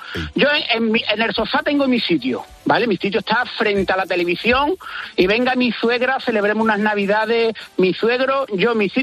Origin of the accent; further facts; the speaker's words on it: Huelva, Andalusia, Spain; porque yo soy de Huelva.